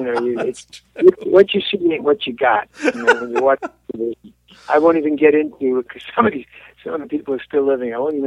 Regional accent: Brooklyn, New York, United States; You know, I'm a kid from Brooklyn, and there wasn't a hell of a lot of adventure there.

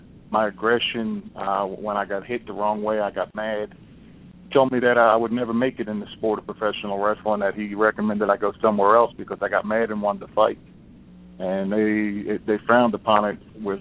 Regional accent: Highlands, New Jersey, United States; I grew up on the Jersey Shore in Highlands, New Jersey.

